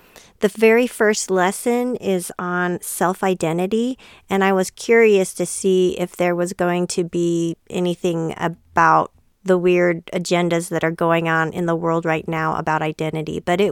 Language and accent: English; Colorado, United States; And we're from Colorado, so we went down to Colorado Springs.